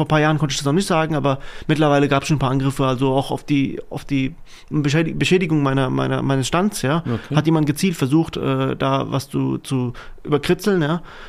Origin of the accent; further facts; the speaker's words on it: Germany; born there; Tatsächlich bin ich selber hier in Deutschland geboren.